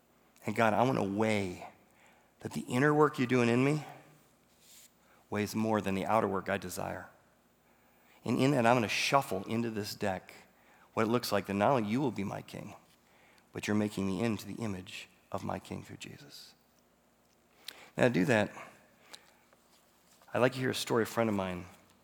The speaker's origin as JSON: {"language": "English", "region": "Illinois", "country": "United States", "tie": "born or raised there", "said": "I grew up in Illinois, corn, and the first crop"}